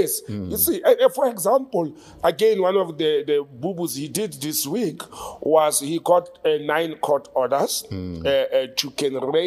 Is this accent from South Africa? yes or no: yes; South Africa; I'm a South African. I speak 9 South African languages fluently, read and write, and I speak 4 or 5 foreign languages